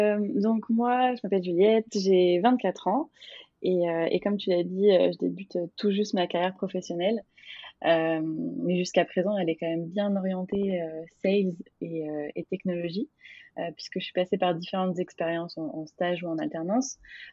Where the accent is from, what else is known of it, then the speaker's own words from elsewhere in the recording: Auvergne-Rhône-Alpes, France; vu que je suis savoyarde, j'adore les sports de montagne et tout ce qui va avec.